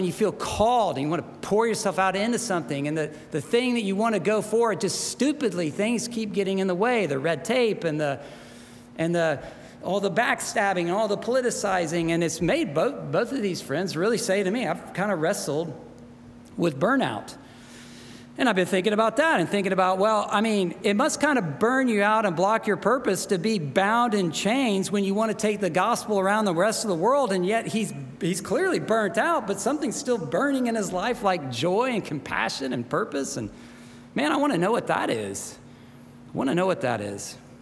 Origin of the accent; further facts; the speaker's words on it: the South, United States; Very honestly, I'm from the South